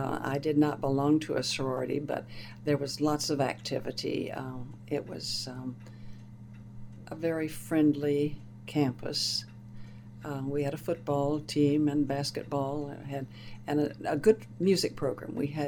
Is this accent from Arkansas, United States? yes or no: yes; Hot Springs, Arkansas, United States; born there; I was born in Arkansas, Hot Springs, Arkansas.